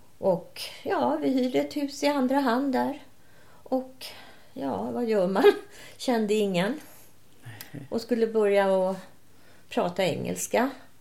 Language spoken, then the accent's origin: Swedish; Stockholm, Stockholm County, Sweden; Och jag då som stockholmare, jag visste väl inte vad halka var.